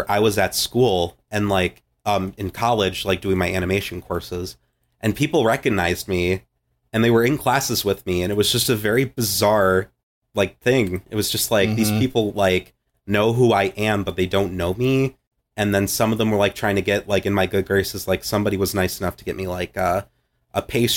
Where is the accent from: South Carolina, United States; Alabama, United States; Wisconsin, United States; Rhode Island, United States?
Wisconsin, United States; moved away as an adult; I live in the South now. I actually grew up, born and raised until 18 in Wisconsin.